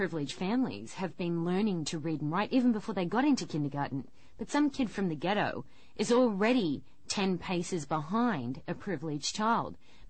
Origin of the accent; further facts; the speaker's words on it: Australia; I grew up in Australia.